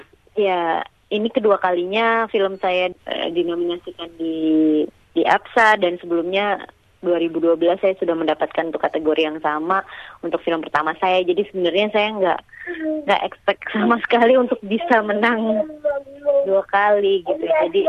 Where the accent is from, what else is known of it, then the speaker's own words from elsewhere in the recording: Indonesia; siapa saya ya sebagai orang Indonesia, sebagai orang Asia